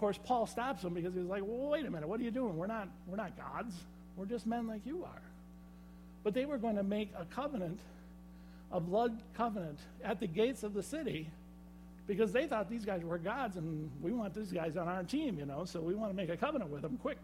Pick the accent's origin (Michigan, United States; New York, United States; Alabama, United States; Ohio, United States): Michigan, United States; Elsie; Actually, the woman involved with that is from my hometown area, up in Elsie, Michigan.